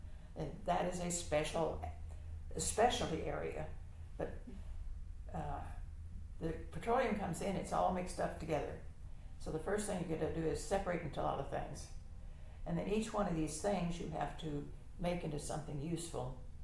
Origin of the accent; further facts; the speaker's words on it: Texas, United States; And I didn't want him to be a Yankee. Remember, I'm from Texas.